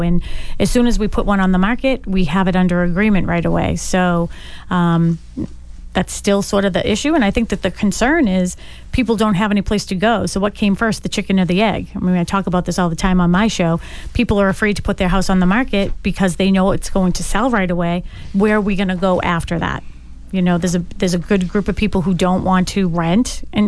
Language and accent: English; Boston, Massachusetts, United States; I grew up in Dorchester. It was all these guys. I actually went to school with Marty Walsh.